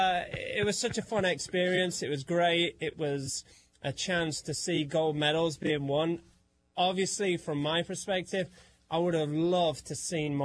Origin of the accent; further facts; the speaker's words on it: England, United Kingdom; Being at the Olympics in my home country was pretty phenomenal.